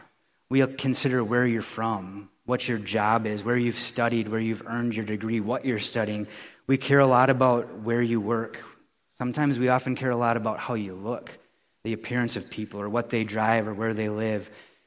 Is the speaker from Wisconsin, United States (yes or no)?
yes; Wisconsin, United States; And I grew up in Wisconsin